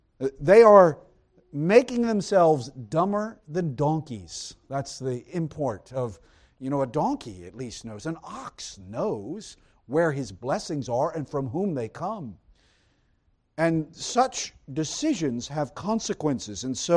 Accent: the South, United States; Growing up in the South, I know, like many of you, you drive around in the summer and you see those abandoned farm buildings out in the middle.

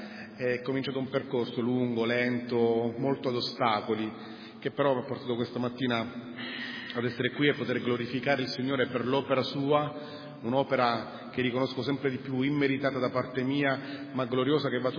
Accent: Francavilla al Mare, Abruzzo, Italy; vengo da Francavilla al Mare, che è un piccolo paesino vicino a Pescara.

